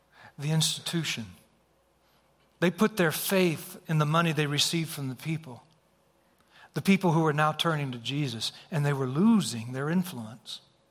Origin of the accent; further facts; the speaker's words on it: United States; I'm an American. I'm a citizen.